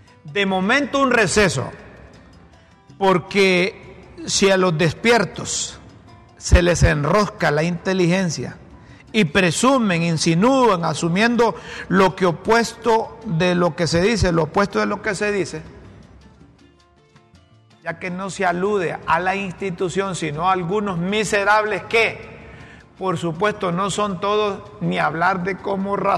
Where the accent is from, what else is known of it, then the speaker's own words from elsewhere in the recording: Honduras; como hondureño